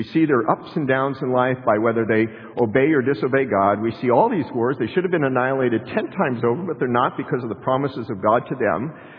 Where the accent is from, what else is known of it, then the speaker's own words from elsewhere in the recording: Colorado, United States; when I went into the Navy, I was raised in Colorado.